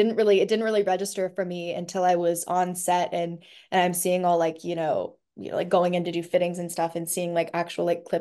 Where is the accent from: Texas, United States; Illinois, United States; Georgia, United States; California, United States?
Texas, United States; I mean I grew up in Texas. Everybody swam.